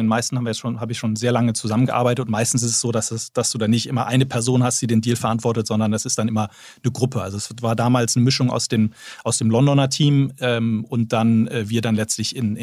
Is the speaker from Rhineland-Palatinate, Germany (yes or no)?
no; Bonn, North Rhine-Westphalia, Germany; und dann sind wir dann zusammen in meine Heimatstadt Bonn gezogen